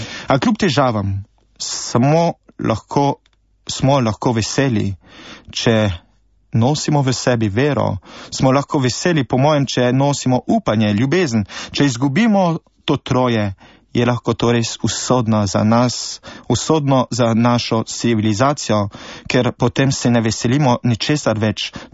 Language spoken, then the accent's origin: Slovenian; France; first language French; Slovenian is a second language; moved away as an adult; now in Slovenia; Po očetu sem Slovenec, po materi Francoz. Pač rodil sem se v Franciji, govoril francosko in tam sem se šolal, maturiral, študiral.